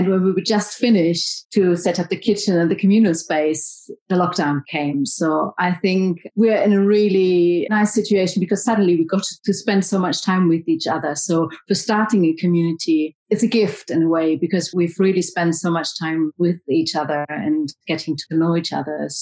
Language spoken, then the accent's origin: English; Berlin, Germany; Hi from Berlin. So it's great to be here. … from Berlin.